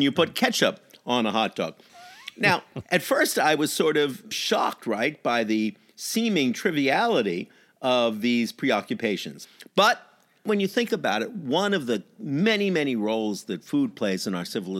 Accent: New York, United States; I am a New Yorker, as you know, and therefore whenever I am in Chicago, I find what they call pizza to be this bizarre concoction of lukewarm tomato sauce and day-old bread.

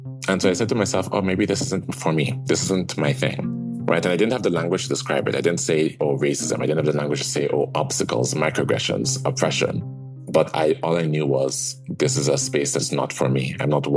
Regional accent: Western Canada, Canada; And then, as a Canadian, we live in the second largest country in the world.

